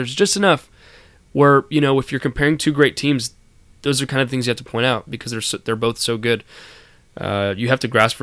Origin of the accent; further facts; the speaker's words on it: Canada; It pains me to say it as a Canadian.